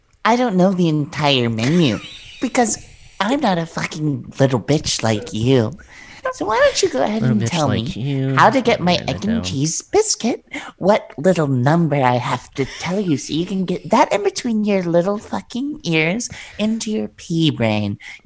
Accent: Alabama, United States; When we grew up in Alabama, I remember using the air pumps all the time

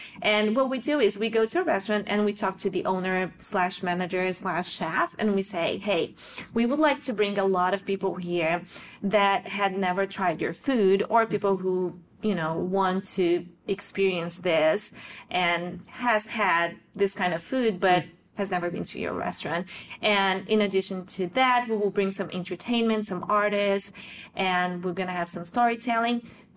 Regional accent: South Region, Brazil; moved away as an adult; I am an immigrant here, and I was born and raised in Brazil, in the south of Brazil, but my father's family, they're from Japan. So I was from an immigrant family in Brazil, and now I am myself an immigrant here with my family.

